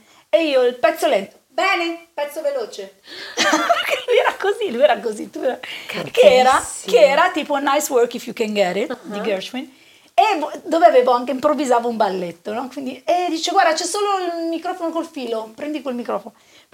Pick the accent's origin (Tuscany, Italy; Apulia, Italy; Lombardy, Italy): Lombardy, Italy; Milan; Dico: ma io non so parlare napoletano. Io sono milanese.